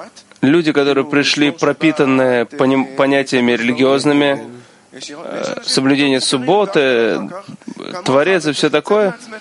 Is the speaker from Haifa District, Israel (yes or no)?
no; Jerusalem, Jerusalem District, Israel; Мы из Иерусалима, нас, наверное, давно не слышали.